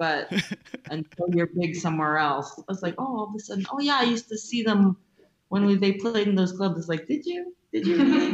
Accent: Canada; I don't know if it's because we're a Canadian band traveling abroad, and at home we're just another Canadian band.

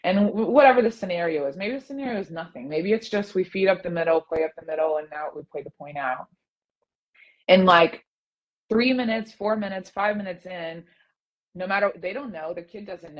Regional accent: Little Rock, Arkansas, United States; So I was from Arkansas, I was from Little Rock, and then so this didn't seem too far away.

